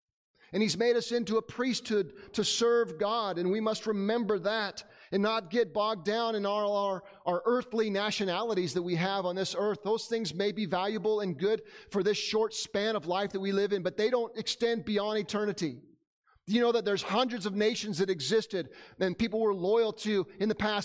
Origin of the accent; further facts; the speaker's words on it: United States; I'm glad that I'm an American. But guess what? You can go to heaven and not be an American.